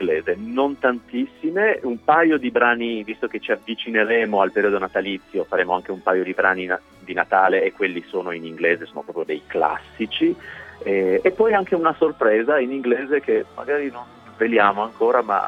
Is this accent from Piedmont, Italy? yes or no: yes; Turin, Piedmont, Italy; sono di Torino, ho studiato canto molto tardi nella mia vita